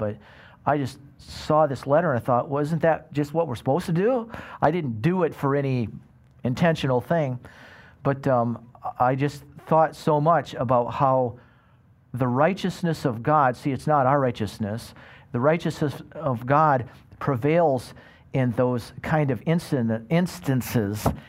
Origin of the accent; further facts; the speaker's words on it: Midland, Michigan, United States; I grew up in Midland, Michigan. I won't ask you to all hold your hands up so you can see where that is.